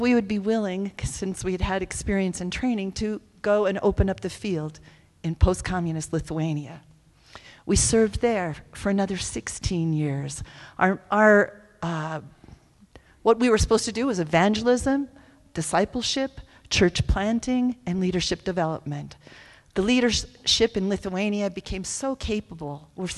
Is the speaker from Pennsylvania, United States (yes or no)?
no; Denver, Colorado, United States; When I was 22, and I grew up here in Colorado, in Denver, when I was 22, someone shared the gospel with me.